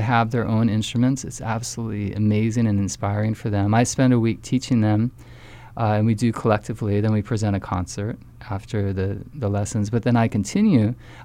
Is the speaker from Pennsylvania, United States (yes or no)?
no; Maui, Hawaii, United States; when I grew up on Maui, I came from Haleakala Ranch, and I heard a lot of Slack Key and Hawaiian music, but no one wanted to teach.